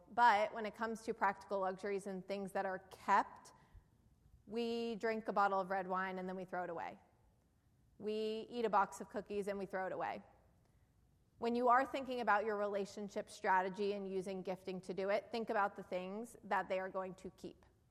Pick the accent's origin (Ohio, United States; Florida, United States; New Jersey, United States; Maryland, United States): New Jersey, United States; accent: New Jersey; See, I said Sarah, and I have my New Jersey accent now, and I'm giving myself away.